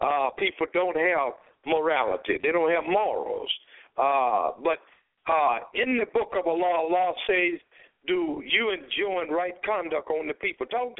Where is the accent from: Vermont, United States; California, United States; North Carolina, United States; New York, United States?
North Carolina, United States; Durham; Well, I'm from the South, and in my neighborhood called Haiti, in Durham, North Carolina, we had, just in the neighborhood, there wasn't no farm, but you would have thought you was on a farm because we grew our own food